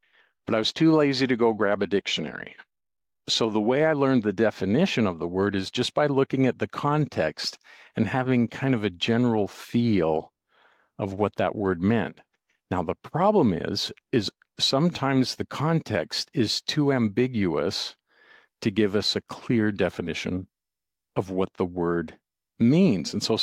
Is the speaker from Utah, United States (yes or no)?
yes; Utah, United States; accent: Utah dialect; Now, when I was growing up and I was a kid, what I heard in the Utah dialect is, I took it for granted.